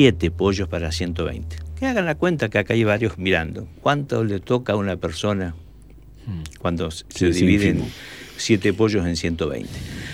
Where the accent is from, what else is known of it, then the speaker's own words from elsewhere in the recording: San Martín de los Andes, Neuquén, Argentina; porque soy de San Martín de los Andes